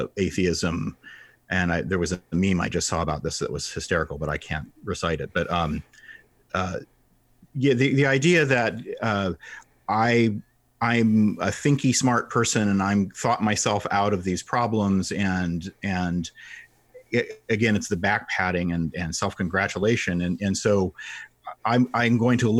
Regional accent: Virginia, United States; Well, Northern Virginia, so it wasn't quite rural.

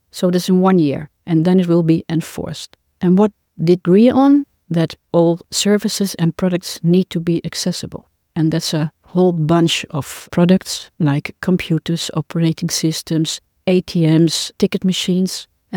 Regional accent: Netherlands; I'm from the Netherlands.

